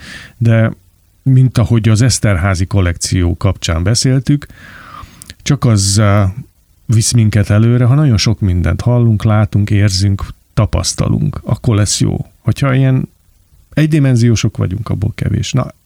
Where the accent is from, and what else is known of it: Hungary